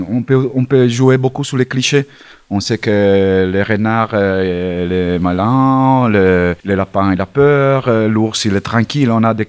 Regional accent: Italy; now in France; Je suis un auteur illustrateur de livres jeunesse. Je suis arrivé en France en 2012. J'ai grandi en Italie.

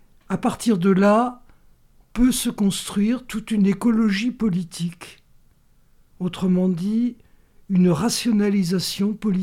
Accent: Paris, Île-de-France, France; moved away as an adult; now in Marseille, France; Je suis né à Paris. J'ai vécu à Paris jusqu'à une trentaine d'années. C'est à ce moment-là que je suis parti m'installer à Marseille.

